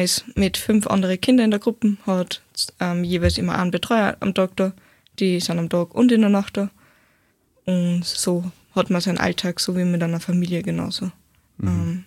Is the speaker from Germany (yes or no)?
no; Steyr, Upper Austria, Austria; ich bin aus Steyr, 19 Jahre und gehe noch in die Schule.